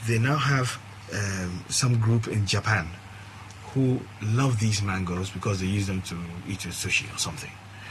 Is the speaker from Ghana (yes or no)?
yes; Ghana; I'm Ghanaian and I grew up in Ghana.